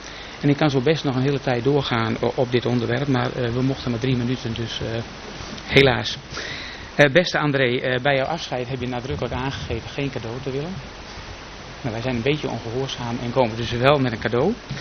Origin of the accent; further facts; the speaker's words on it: Friesland, Netherlands; ik ben geen Groninger, ik ben een Fries.